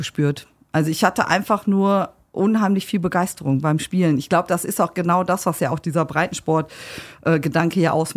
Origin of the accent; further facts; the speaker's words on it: Recklinghausen, North Rhine-Westphalia, Germany; Ich bin ja in Recklinghausen aufgewachsen.